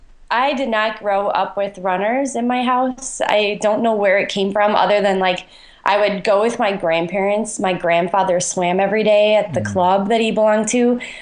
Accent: Kenosha, Wisconsin, United States; there was a very historic 10K on Thanksgiving in my hometown, Kenosha, Wisconsin.

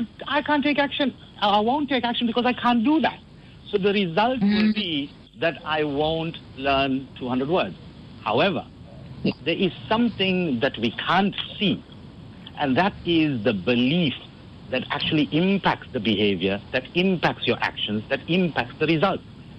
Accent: Durban, KwaZulu-Natal, South Africa; because I'm from Durban, everybody says, no, it's a hot, sunny day today, we're going to go to the beach.

